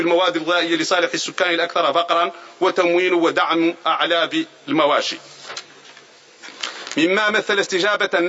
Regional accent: Mauritania; إن القطاع الزراعي في بلادنا موريتانيا

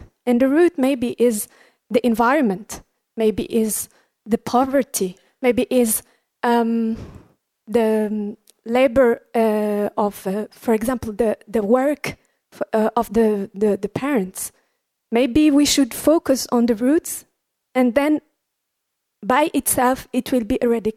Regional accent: Morocco; English is a second language; I'm from Morocco

